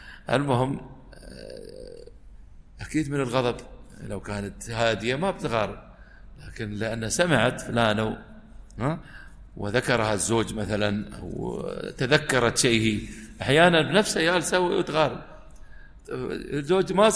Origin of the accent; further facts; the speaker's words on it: United Arab Emirates; ويصلي في أحد المدن عندنا في الإمارات مثلا